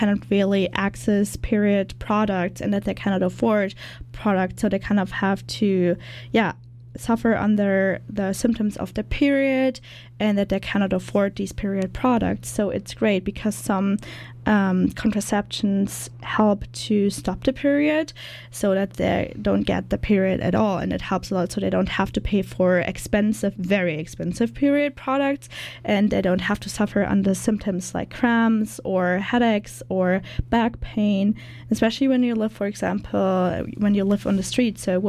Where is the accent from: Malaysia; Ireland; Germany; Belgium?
Germany; moved away; I'm from Germany